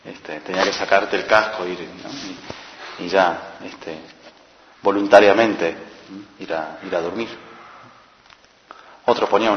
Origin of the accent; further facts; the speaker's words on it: South Korea; Spanish is a second language; En el colegio en mi país, en Corea, te hacían estudiar un montón, pobres chicos.